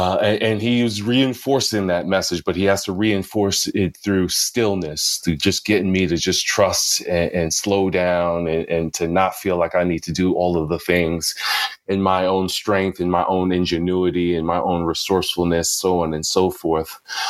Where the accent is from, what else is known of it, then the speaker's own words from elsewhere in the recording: Philadelphia, Pennsylvania, United States; I'm from Philadelphia, PA, so close to Sister Robin, apparently.